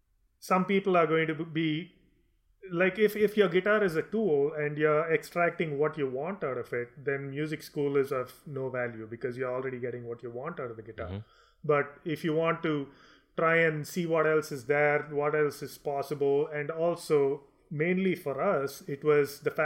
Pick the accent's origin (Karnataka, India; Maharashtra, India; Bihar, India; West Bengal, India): Karnataka, India; Bangalore; moved away as an adult; I mean, I was born in Bangalore. I didn't live in any other city until I was 30 years old when I left.